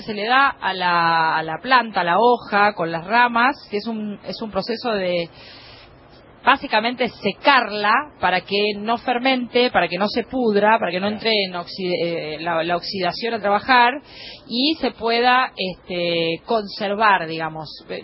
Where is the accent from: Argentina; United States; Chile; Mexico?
Argentina; que nos identifica como argentinos